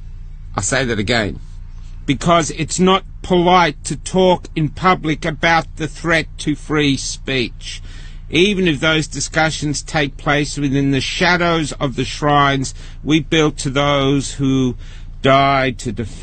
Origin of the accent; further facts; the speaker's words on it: Australia; I am an Australian man.